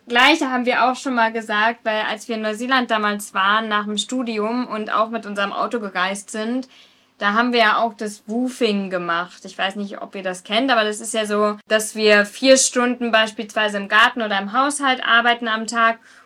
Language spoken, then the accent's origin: German; Germany; Wir sind Deutsche.